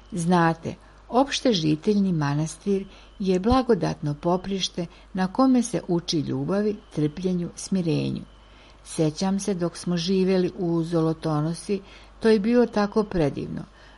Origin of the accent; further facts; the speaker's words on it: Volgograd, Volgograd Oblast, Russia; Rođena sam u Staljingradu, današnjem Volgogradu. Detinjstvo sam provela tamo u posljeratnom periodu.